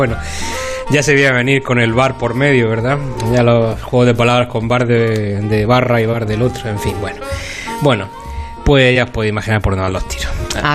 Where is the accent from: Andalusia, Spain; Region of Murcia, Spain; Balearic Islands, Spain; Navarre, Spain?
Region of Murcia, Spain; Cartagena; tengo que barrer de nuevo para mi tierra